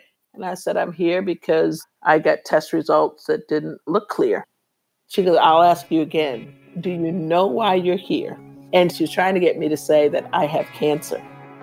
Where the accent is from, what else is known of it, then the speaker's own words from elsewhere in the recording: Boston, Massachusetts, United States; I grew up in Boston, moved to Brockton, graduated, became an athlete at Texas